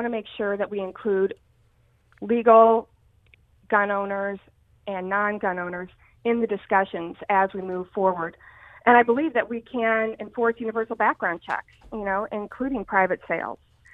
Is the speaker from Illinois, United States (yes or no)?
yes; Springfield, Illinois, United States; My roots are very deep right here in the 13th district, born and raised in Springfield. I've raised my own family here.